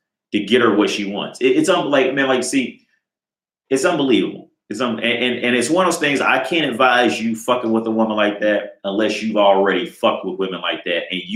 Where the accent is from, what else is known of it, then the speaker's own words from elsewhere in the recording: United States; now in Prague, Czech Republic; So here, if like, for instance, me, I come from America, I'm living in Prague.